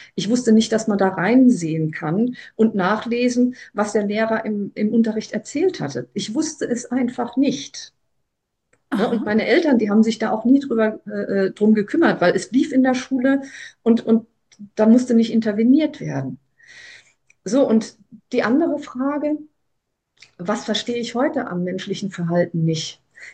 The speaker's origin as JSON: {"language": "German", "region": "Rhineland-Palatinate", "country": "Germany", "tie": "born or raised there", "lives_now": "Kiel, Germany", "said": "weil ich immer ans Meer wollte, bin ich nach Kiel gezogen zum Studium nach Kiel. Aber aufgewachsen bin ich in der Südpfalz"}